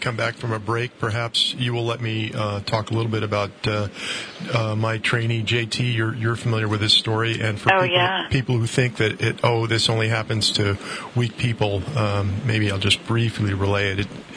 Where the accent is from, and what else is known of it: Claryville, New York, United States; born or raised there